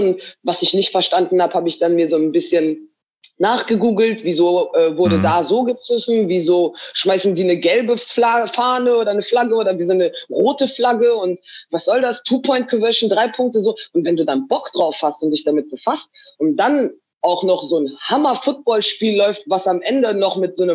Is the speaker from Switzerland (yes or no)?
no; Munich, Bavaria, Germany; born there; ich bin in München geboren.